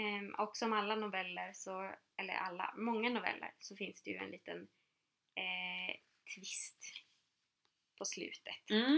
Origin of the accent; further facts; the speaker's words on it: Gävleborg County, Sweden; Och jag är ju från Hälsingland, inte Uppland.